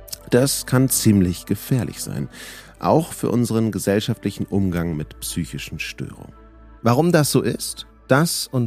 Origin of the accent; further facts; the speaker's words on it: Hamburg, Germany; Ich sitze gerade in einem Hotelzimmer in München. Das ist für mich als Hamburger eigentlich schon eine besondere Situation.